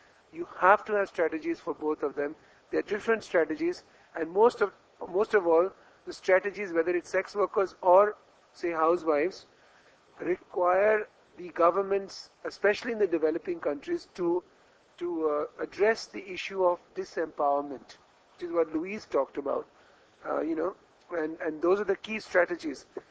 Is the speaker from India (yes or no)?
yes; India; You know, I come from India